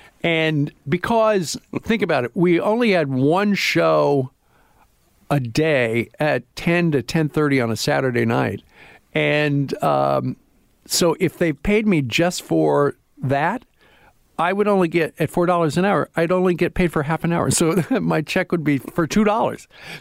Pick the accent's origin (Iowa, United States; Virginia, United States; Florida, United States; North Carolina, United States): Iowa, United States; Didn't really like that, even though I'm from Iowa, because the station was owned by Iowa State University